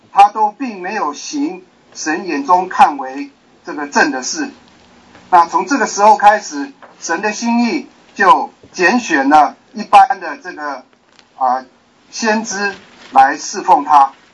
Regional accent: Canada; 我是加拿大的

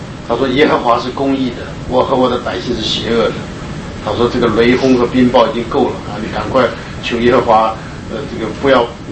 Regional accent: Taichung, Taiwan; 我记得小的时候啊，我那时候住在台湾啊，台中，我看过那个落雷啊，我们台湾人讲那个落雷很可怕啊。

